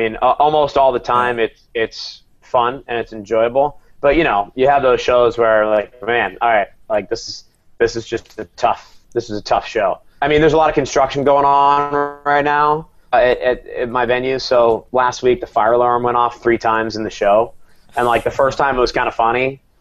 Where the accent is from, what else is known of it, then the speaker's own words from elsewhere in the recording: United States; you know, it was like a big deal that I was from America.